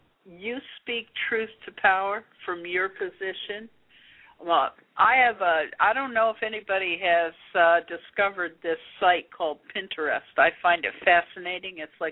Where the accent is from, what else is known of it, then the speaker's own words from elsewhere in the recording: United States; But I am an American, and I have a great deal of pride in certain parts.